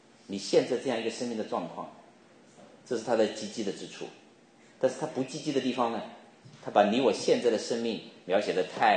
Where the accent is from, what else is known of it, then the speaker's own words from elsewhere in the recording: China; now in United States; 出生成长在中国，这是第一国；重生得救在美国，这是第二国